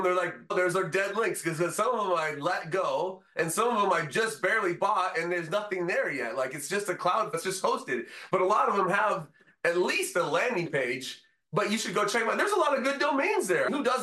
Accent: Salem, Oregon, United States; born there; I was born on June 15th, 1982 in Salem, Oregon.

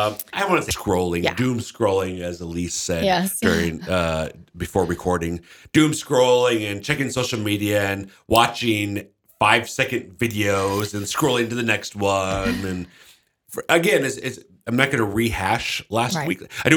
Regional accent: Minnesota, United States; now in South Dakota, United States; She's from Central Ohio. I'm from Central Minnesota, but we are now South Dakotans.

